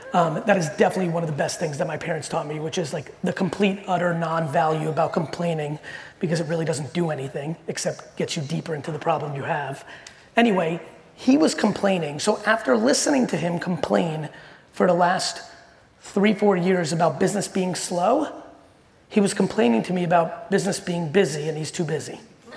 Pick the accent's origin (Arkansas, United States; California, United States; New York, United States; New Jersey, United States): New Jersey, United States; Edison; I grew up in Edison, New Jersey, and my dad, let's go Edison. And my dad had a store in Springfield, New Jersey.